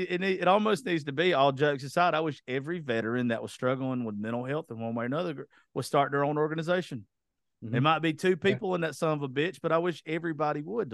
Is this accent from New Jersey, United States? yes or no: no; Georgia, United States; especially where I'm from, I grew up in Georgia.